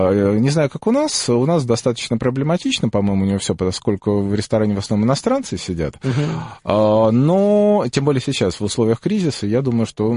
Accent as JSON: {"language": "Russian", "country": "Belarus", "tie": "born or raised there", "said": "Знаете, я вот родился в Белоруссии, вырос там, и мне очень нравится."}